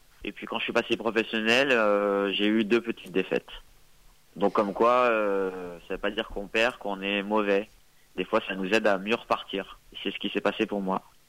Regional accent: Bourgoin-Jallieu, Auvergne-Rhône-Alpes, France; Ouais, moi je suis né à Chauffleury, à Bourgoin-Jallieu. J'ai grandi là-bas jusqu'à mes 16 ans.

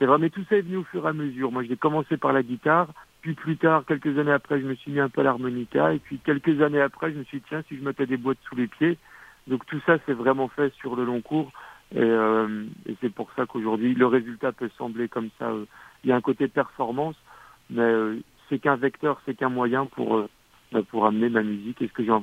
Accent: Strasbourg, Grand Est, France; Je suis strasbourgeois en effet.

